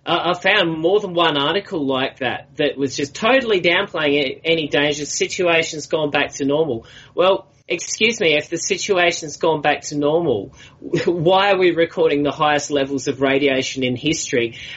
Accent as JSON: {"language": "English", "country": "Australia", "said": "I'm Australian. But I would like to add here that what's happening around the world is we're having armies of amateur people analysing the problem themselves. Here in Australia, up the north of Australia, it's even been affecting us."}